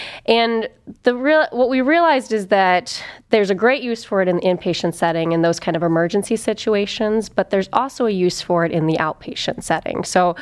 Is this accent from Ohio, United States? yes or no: yes; Toledo, Ohio, United States; So I'm from Ohio originally, from Toledo, and I went to undergrad just south of Cleveland at the College of Worcester